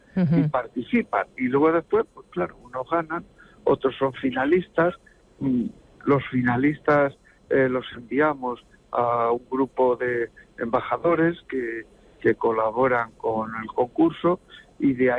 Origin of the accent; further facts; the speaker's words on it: Quero, Castilla-La Mancha, Spain; Y desde Quero, que es mi pueblo